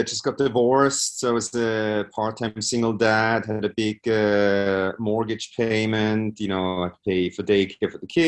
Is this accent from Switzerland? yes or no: yes; Switzerland; English is a second language; now in United States; I'm originally from Switzerland